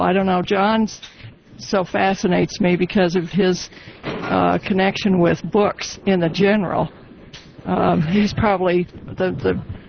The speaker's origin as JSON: {"language": "English", "town": "New York City", "region": "New York", "country": "United States", "tie": "born or raised there", "said": "because I'm a fourth generation, even though I grew up in New York City."}